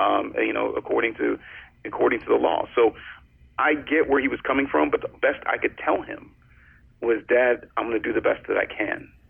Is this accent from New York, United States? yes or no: no; Cleveland, Ohio, United States; I'm from Cleveland, born and raised, and I'm going home for the Republican National Convention next week.